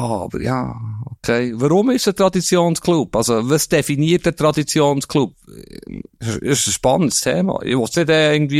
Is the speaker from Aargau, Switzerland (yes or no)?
no; Bern, Switzerland; ich komme aus Bern